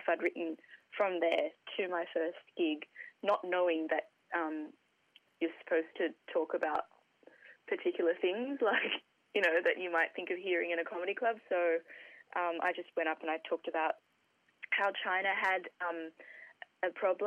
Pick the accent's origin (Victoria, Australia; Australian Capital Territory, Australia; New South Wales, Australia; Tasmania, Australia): New South Wales, Australia; Sydney; So, I grew up in suburbs in Sydney.